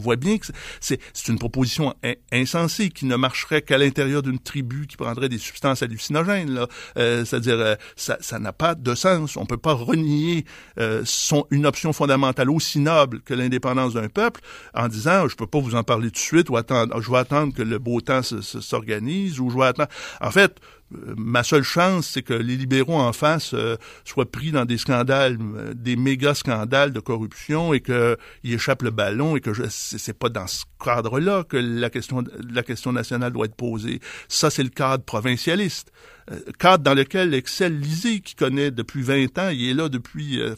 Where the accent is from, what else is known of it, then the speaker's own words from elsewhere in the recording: Quebec, Canada; à partir duquel on va se dire qui on est, nous autres Québécois.